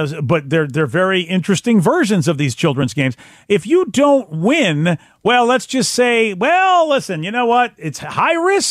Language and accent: English; United States; Well, as an American and the life we have, we just have no idea